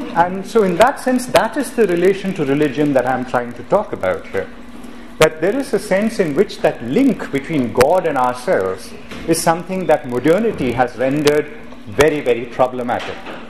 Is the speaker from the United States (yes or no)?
no; India; I come from India, but my own relation to Hinduism is that I grew up in a religious family. I grew up learning texts, but I remain largely agnostic